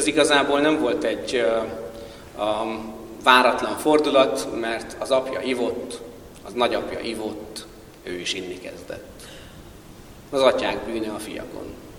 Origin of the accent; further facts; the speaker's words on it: Győr, Győr-Moson-Sopron, Hungary; born there; felemeltek a Győri Kórház szülészetén, kimutattak édesapámnak meg a nagynénémnek, és megdermedtek, mert a nagyapám arcával születtem.